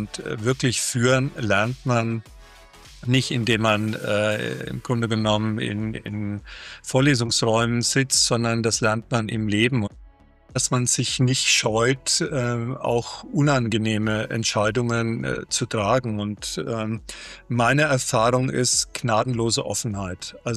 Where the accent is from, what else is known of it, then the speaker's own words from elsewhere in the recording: Southern Germany, Germany; Als Süddeutscher war das natürlich schon ein Schritt in den Norden